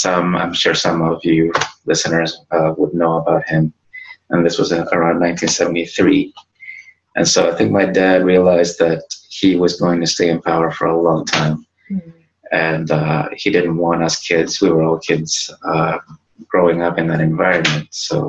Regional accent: East Coast, United States; also born or lived in Chile / Uruguay; I left Chile, then I lived in Uruguay for a while, and then still as a kid, I came to the U.S., to the East Coast, and that's where I grew up.

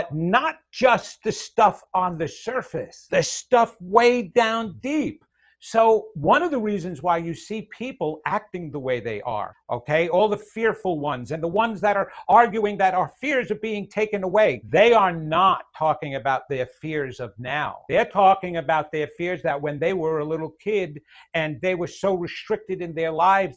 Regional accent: New York, United States; now in Raleigh, United States; I'm in Raleigh, North Carolina, and you will soon tell that I'm not originally from Raleigh, North Carolina. I don't know. It's usually my hair that gives me away. I'm from the New York area originally, Long

